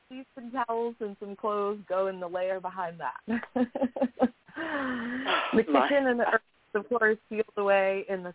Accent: Florida, United States; which we're Florida native, so if we can call ourselves that, but we were born and raised in Florida.

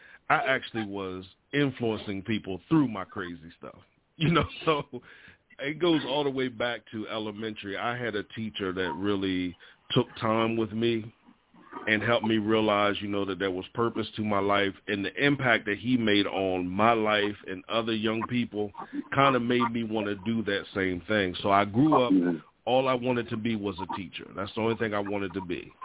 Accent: Delaware, United States; As they said, I am from a little town, a little state called Delaware. We're right next to Philly, Jersey, New York.

